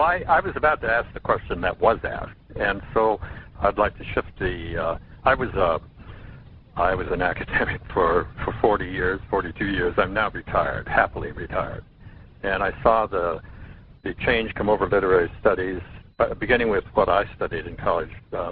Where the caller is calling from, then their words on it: Pittsburgh, Pennsylvania, United States; Yes, I'm calling from Pittsburgh.